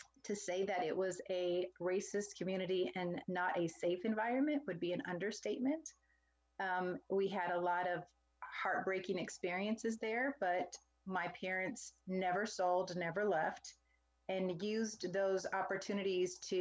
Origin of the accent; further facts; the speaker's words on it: Clovis, California, United States; Well, I am originally from Clovis, California, which is a very small rural community in California. It's down in the valley. It's near Fresno, California.